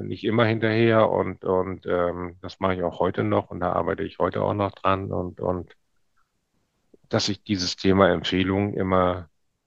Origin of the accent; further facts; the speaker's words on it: Northern Germany, Germany; Ich bin ja Norddeutscher. Ich bin an der Weser, an der Nordsee groß geworden.